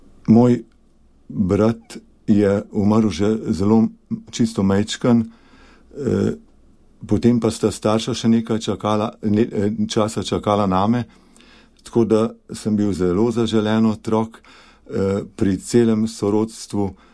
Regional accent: Upper Carniola, Slovenia; now in Podbrezje, Slovenia; Doma pa sem iz Poljanske doline, tudi žena je tam doma. Ko greste iz Škofje Loke 9 km po Poljanski dolini, do vasi Loh, tam zavijete 3 km v hrib, tam je naša kmetija, kjer sem bil rojen, pri Rohlanu.

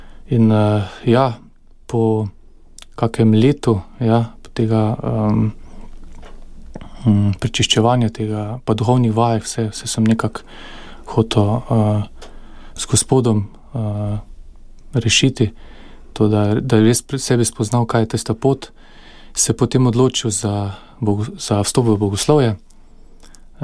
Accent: Maribor, Drava, Slovenia; Jaz sem se rodil na Sveti večer pred 40 leti v Mariboru. Bili smo potem na različnih lokacijah po mestu. Osnovno šolo sem tudi v Mariboru obiskal.

